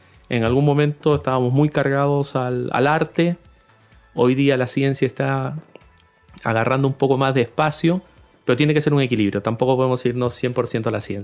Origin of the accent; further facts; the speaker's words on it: Peru; now in Chile; soy de Perú. Pero lo extraño es que hace 20 años que vivo en Chile.